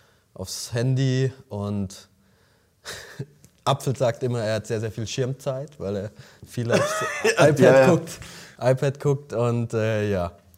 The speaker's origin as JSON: {"language": "German", "town": "Bad Sobernheim", "region": "Rhineland-Palatinate", "country": "Germany", "said": "ein Spaßturnier aus Sobernheim, bei mir, wo ich herkomme, in der Pfalz."}